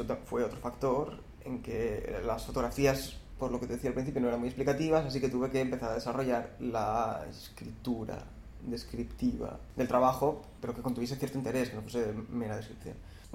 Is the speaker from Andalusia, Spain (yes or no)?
no; Balearic Islands, Spain; now in Barcelona, Spain; soy artista y desde hace poco también soy editor. Soy de Mallorca, pero he pasado los últimos 8 o 9 años viviendo en Barcelona.